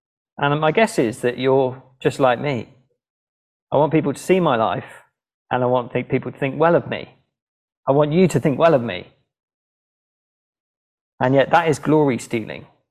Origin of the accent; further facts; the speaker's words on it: United Kingdom; We don't do that, do we? We're British.